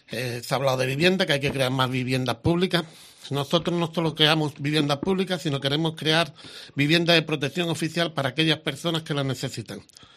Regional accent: Balearic Islands, Spain; primera lengua es el castellano, el español, que somos españoles. Y la segunda lengua es la balear. Porque somos de Baleares, vivimos en Baleares, no vivimos en Cataluña.

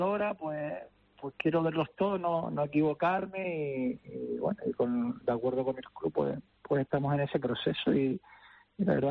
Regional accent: Canary Islands, Spain; a ver si me permite poder disfrutar como cualquier canario de ese partido

